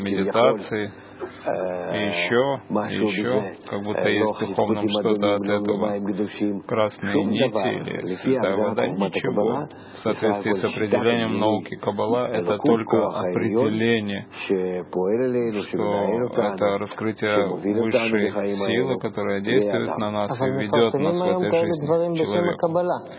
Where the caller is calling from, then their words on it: Beit Shemesh, Jerusalem District, Israel; я из Бет-Шемеш.